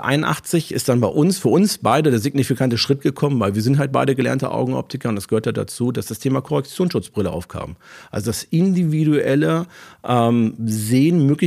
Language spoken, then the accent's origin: German; Hanover, Lower Saxony, Germany; Ich bin 44 Jahre jung. Meine Heimat ist Hannover.